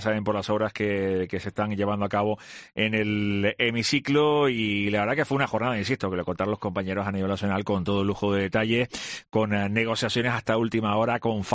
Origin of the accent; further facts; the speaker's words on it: Canary Islands, Spain; yo como ciudadano español, como canario